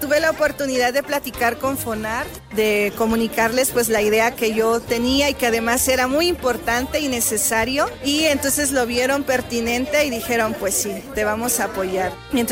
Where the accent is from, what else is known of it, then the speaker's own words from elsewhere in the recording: Oaxaca, Mexico; había técnicas que se estaban perdiendo en mi pueblo y en algunos otros pueblos del Istmo.